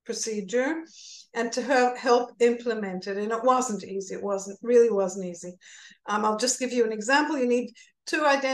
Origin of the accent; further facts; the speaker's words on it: Israel; also born or lived in New Zealand; Actually, I was born in New Zealand, but I come from Israel and I live near Tel Aviv.